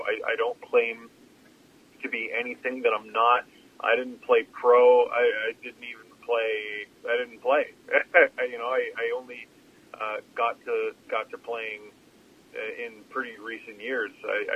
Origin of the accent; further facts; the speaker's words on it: Scarborough, Ontario, Canada; You know, we grew up in Scarborough, Ontario, which is now part of Toronto, but when I was born, it wasn't.